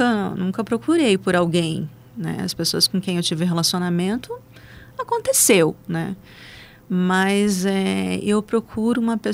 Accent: Curitiba, Paraná, Brazil; also born or lived in Marília; Não, eu nasci em Marília, interior de São Paulo. Minha terrinha do coração. Vim para Curitiba, tinha mais ou menos acho que uns 2 aninhos e pouco.

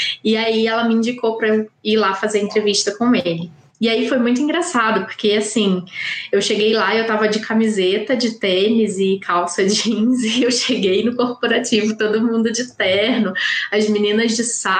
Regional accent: Rio de Janeiro, Brazil; accent: Rio de Janeiro; meu sotaque é muito do Rio de Janeiro. Então, quando eu fui para Curitiba

